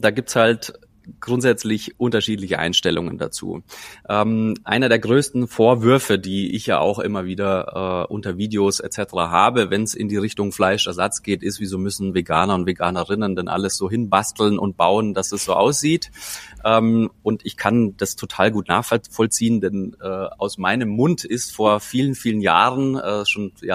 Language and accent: German; Bavaria, Germany; ich bin als bayerischer Bur im Münchner Oberland aufgewachsen mit Lederhose, Weißwurst und Co.